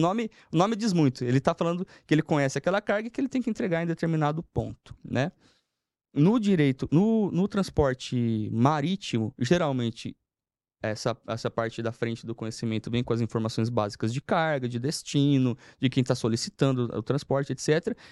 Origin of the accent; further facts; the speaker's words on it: São Paulo, Brazil; Sou simples ainda, sou caipira igual eu sou, né? O pessoal é caipira do interior de São Paulo ali